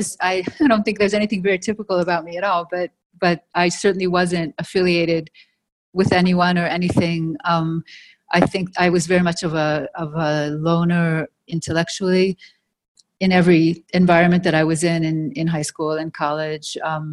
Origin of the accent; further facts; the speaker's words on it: Ohio, United States; I was born in the Midwest. I grew up in Ohio. My family is a Reform.